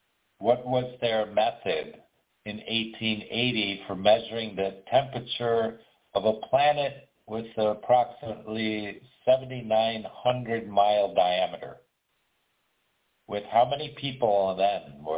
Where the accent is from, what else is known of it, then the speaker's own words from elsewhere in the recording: United States; I'm an American, I'm in the U.S.